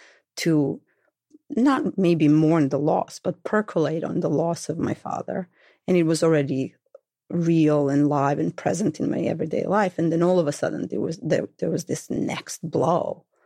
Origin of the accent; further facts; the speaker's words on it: Belgrade, Serbia; There was, you know, Belgrade was very cosmopolitan at that time.